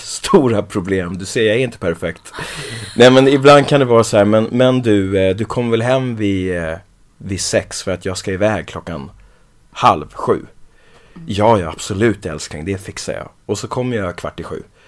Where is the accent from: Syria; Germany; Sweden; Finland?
Sweden; Växjö, Kronoberg County; also born or lived in London, United Kingdom; now in Stockholm, Sweden; Uppvuxen i Växjö och bor numera i Stockholm och är adopterad. Och när jag kom till Sverige så var jag 6 år gammal, mellan 5 och 6, och kom till Växjö, Kronoberg.